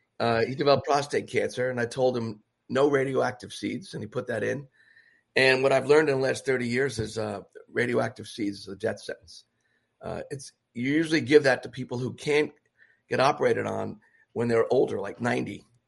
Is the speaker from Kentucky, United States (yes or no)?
no; Bronx, New York, United States; In the Bronx.